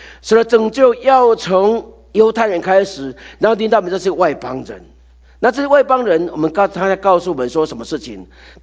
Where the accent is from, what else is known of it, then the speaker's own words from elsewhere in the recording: China; 这不是像我们中国人说的什么盘古开天